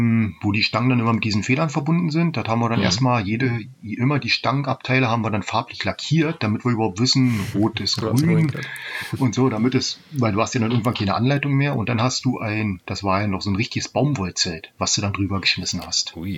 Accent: Salzwedel, Saxony-Anhalt, Germany; Ich komme aus Salzwedel, das liegt im nördlichen Sachsen-Anhalt, im Niemandsland, sagen wir mal so, zwischen Hamburg, Magdeburg und Wolfsburg, der größte Flecken ohne Autobahn in ganz Deutschland.

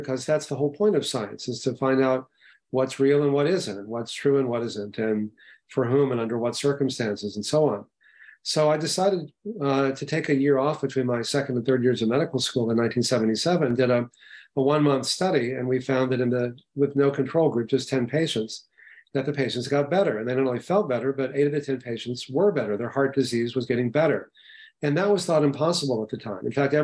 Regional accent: Texas, United States; I grew up in Texas and I was learning how to do bypass surgery with Dr. Michael DeBakey

